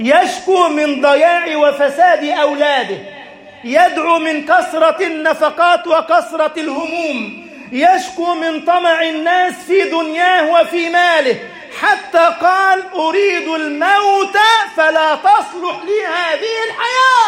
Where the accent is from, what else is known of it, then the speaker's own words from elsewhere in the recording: Egypt; اللهم اجعل بلدنا مصر أمنا أمانا